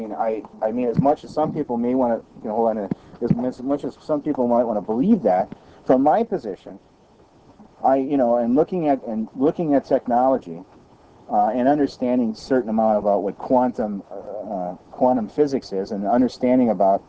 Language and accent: English; Missouri, United States; you know, like I said, I'm from Missouri, show me, that it's one way or the other.